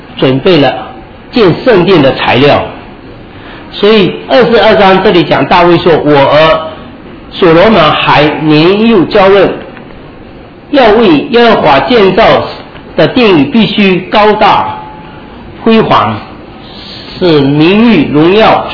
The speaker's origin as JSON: {"language": "Chinese", "country": "China", "said": "但是我们中国人都看到很多我们之前的那些当皇帝的"}